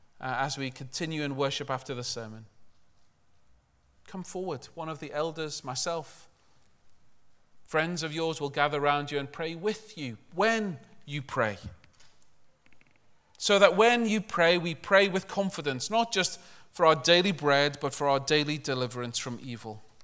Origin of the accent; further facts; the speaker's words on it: Liverpool, North West England, United Kingdom; When I grew up in Liverpool, the River Mersey was something you wouldn't even dream of putting a toe